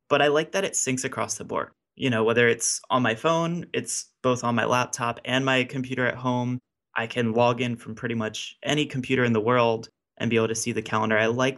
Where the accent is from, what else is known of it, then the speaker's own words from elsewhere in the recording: Baltimore, Maryland, United States; We had a studio at our home base in my hometown of Baltimore.